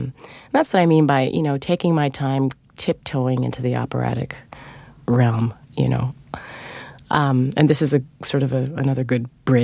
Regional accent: Fresno, California, United States; It felt far away in that, you know, I understood that there was 3,000 miles between Fresno and New York, but it didn't in that I was single-minded of purpose.

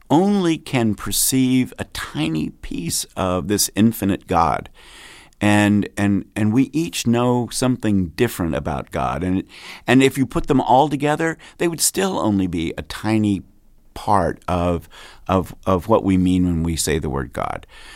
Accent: Kentucky, United States; I grew up in the South where they call you both names, right?

